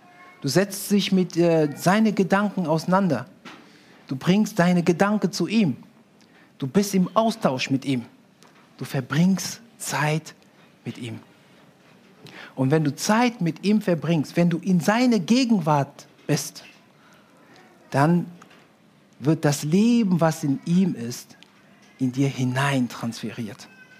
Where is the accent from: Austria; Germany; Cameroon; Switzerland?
Cameroon; vor allem in Deutschland, bei uns in Kamerun, ja, das ist gang und gäbe